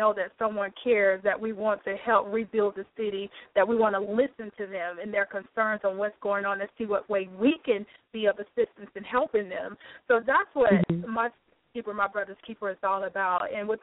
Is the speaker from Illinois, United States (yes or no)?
no; Cordele, Georgia, United States; my hometown is Cordele, Georgia.